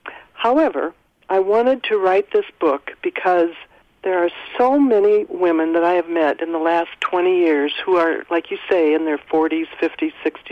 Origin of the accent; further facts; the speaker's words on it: Illinois, United States; I grew up in Northern Illinois, and my parents loved each other, and I had one brother and one sister